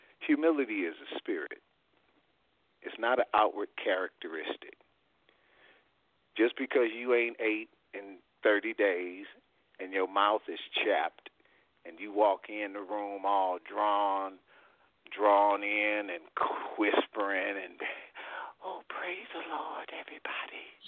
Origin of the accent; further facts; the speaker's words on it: California, United States; you remember we grew up in Southern California, and you remember 1580 K-Day?